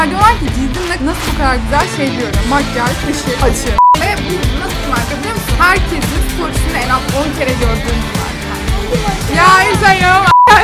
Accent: Malatya, Turkey; Ben Altınbaş Üniversitesi Eczacılık Fakültesi 2. sınıf öğrencisiyim. Malatyalıyım.

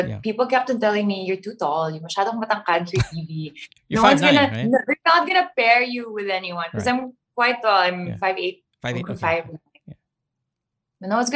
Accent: Baguio, Cordillera Administrative Region, Philippines; I grew up in Baguio, but then my family didn't really, you know, speak Tagalog at home. So recently lang ako, you know, I got better in Tagalog.

